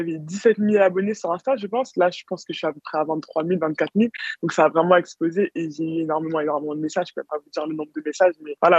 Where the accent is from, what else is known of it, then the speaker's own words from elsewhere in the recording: France; also born or lived in Cameroon; je suis française, je porte haut et fort les couleurs de la France en équipe de France l'été, mais aussi je suis camerounaise et congolaise par mes parents, née au Cameroun, donc j'ai vraiment une très grande attache à mes racines africaines